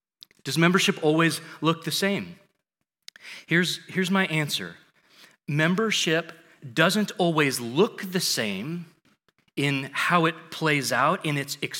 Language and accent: English; Spokane, Washington, United States; I'm from Spokane. That's in Washington, okay?